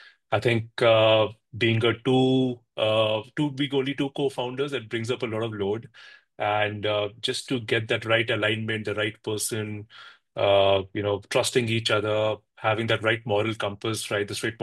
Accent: India; I grew up in India

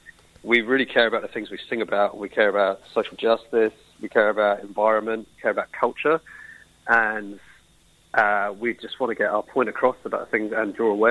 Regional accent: London, United Kingdom; So I'm Irish and grew up in London

